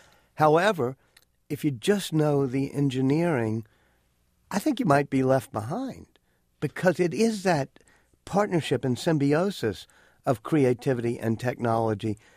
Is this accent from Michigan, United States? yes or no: no; New Orleans, Louisiana, United States; I'm moving to New Orleans, my hometown, moving back home. I've always had a home there, actually.